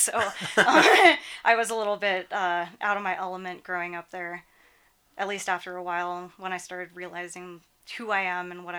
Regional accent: Saipan, Northern Mariana Islands; oh, I come from Saipan, which is a tiny island in the Pacific

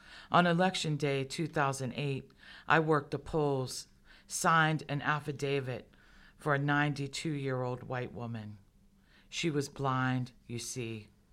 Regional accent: Pittsburgh, Pennsylvania, United States; I read a lot about my family. I grew up in Pittsburgh. I'm one of 10 children.

